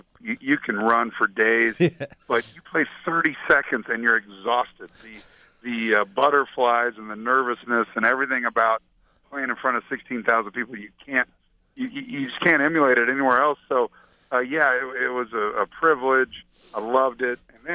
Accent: Kansas City, United States; I'm from Kansas City, so 30 minutes away to be able to go play at the University of Kansas was a dream come true.

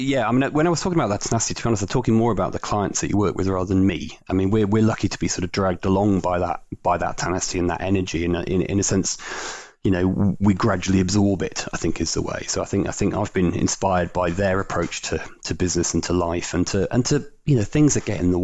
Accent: Wales, United Kingdom; I grew up in Wales

